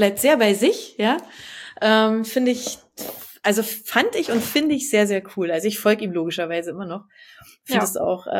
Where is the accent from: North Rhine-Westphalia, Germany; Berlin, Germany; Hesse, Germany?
Berlin, Germany; aus meiner Heimat